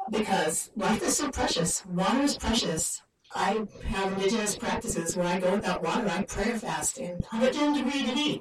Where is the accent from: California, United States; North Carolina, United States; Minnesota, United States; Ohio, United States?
California, United States; Santa Barbara; born there; I was born in Santa Barbara and lived away, came back recently.